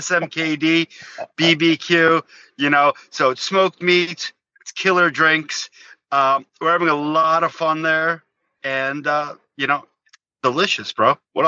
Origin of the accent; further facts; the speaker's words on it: Brooklyn, New York, United States; also born or lived in New Jersey; Yeah, I grew up in Brooklyn, in New York City. That was where I spent my youth.